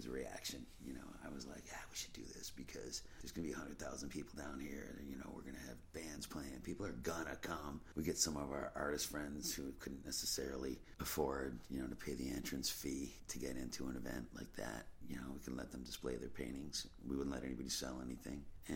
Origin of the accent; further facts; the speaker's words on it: New York, United States; we're from Western New York